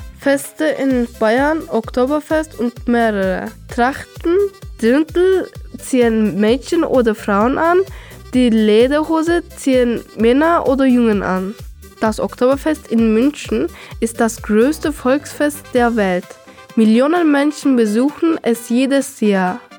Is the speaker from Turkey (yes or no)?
yes; Turkey; German is a second language; now in Germany; Ich komme aus Türkei